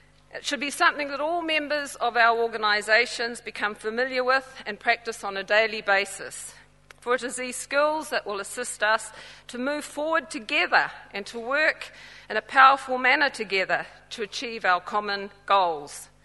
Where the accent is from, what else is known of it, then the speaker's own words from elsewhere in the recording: Cook Islands; I am from the Cook Islands, which is, for those of you who don't know, a small group of islands in the middle of the South Pacific. Okay. As an indigenous woman from the Pacific